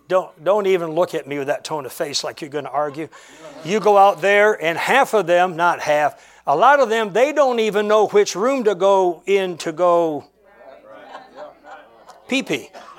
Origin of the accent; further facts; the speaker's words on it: Michigan, United States; I'm a little handicapped. I'm from Michigan.